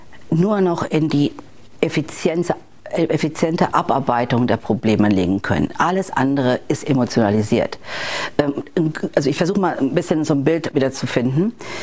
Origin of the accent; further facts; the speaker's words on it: Rhineland-Palatinate, Germany; born there; ich komme ja gebürtig aus Rheinland-Pfalz